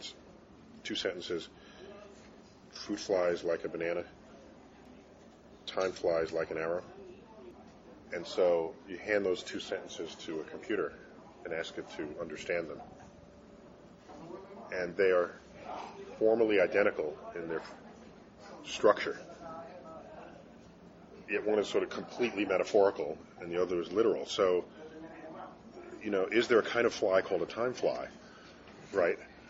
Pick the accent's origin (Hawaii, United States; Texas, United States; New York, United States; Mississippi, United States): New York, United States; And growing up in New York City, where there is no night sky, it's not a part of what you are.